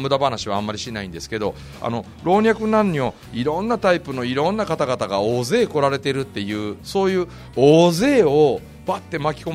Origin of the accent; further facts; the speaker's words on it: Mie, Japan; 僕でもね、ちっちゃい時に あの地元のその三重県の山奥の村で生まれ育ちましたけど、